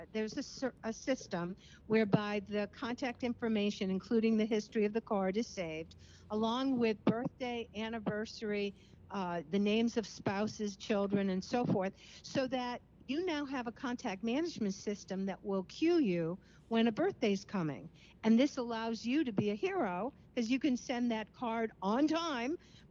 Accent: Cleveland, Ohio, United States; I grew up in Cleveland, Ohio. So, of course, we watched the Cleveland Browns. But having moved here to New England, I am definitely a Patriots fan.

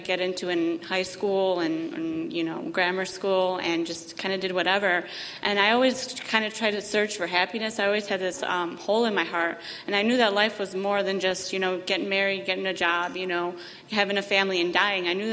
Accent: Chicago, Illinois, United States; Sorry, I'm nervous. I'm 27. I'm from Chicago, Illinois. I grew up Catholic. My parents are from Poland, very religious people.

